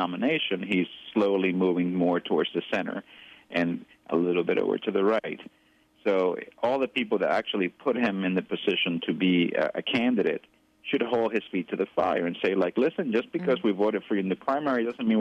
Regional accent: United States; And me being an American, I still care very much about what happens down there.

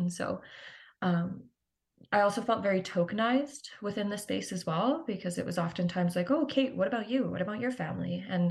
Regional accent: Calgary, Alberta, Canada; So I am born and raised in Calgary. I am Métis. My mom's side of my family is Métis. They're all from Winnipeg and surrounding small Métis communities around there.

